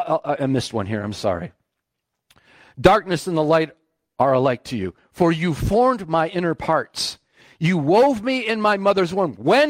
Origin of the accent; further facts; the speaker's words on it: Rochester, United States; We grew up in Rochester, drove all the way there to Grandma and Grandpa's house, pulled in the driveway, pitch black.